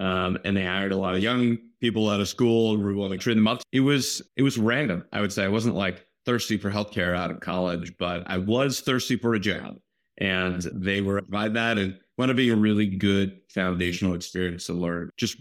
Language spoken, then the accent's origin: English; Virginia, United States; born there; now in New York, United States; I was born in Virginia, right outside DC. I go Wizards, go Commanders. And followed my wife up to New York back in the early aughts.